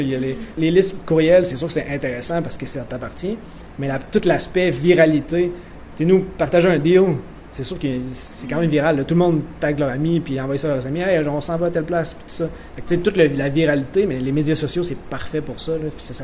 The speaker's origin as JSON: {"language": "French", "town": "Quebec City", "region": "Quebec", "country": "Canada", "said": "Mettons, moi, je viens de Québec"}